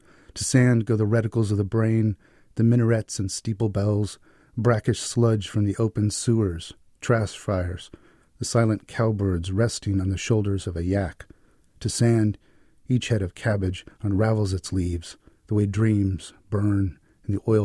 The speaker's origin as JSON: {"language": "English", "town": "Fresno", "region": "California", "country": "United States", "tie": "born or raised there", "said": "When I first came back from Iraq, I was doing some construction work in Fresno, California, my hometown."}